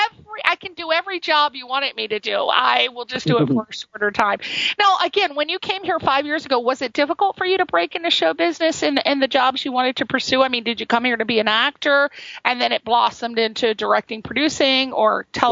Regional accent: Connecticut, United States; Because I'm from Connecticut. Which is right next to New York. So I grew up on the East Coast

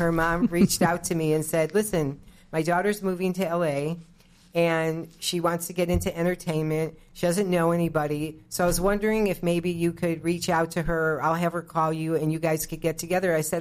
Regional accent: Cleveland, Ohio, United States; now in Southern California, United States; When I was born and raised in Cleveland

